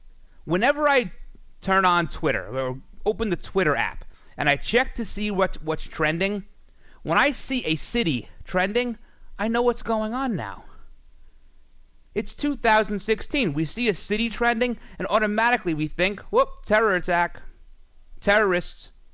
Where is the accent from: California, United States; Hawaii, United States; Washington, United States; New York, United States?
New York, United States; I'm a New Yorker. There's a lot of New York stuff in the video.